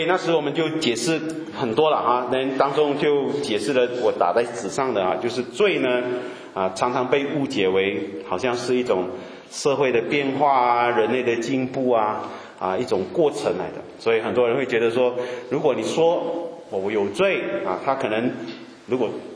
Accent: Malaysia; 我们是马来西亚人

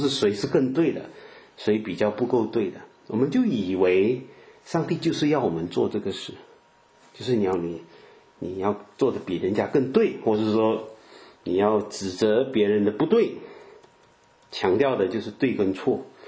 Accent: Malaysia; 如果你问我是马来西亚人，你问我榴莲啊，我是有吃了

